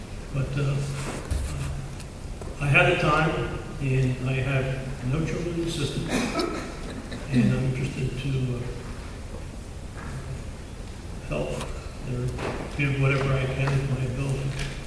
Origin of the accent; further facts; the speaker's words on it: Lebanon, United States; I was born and raised in Lebanon a long time ago. And I've lived in the township for 45 years.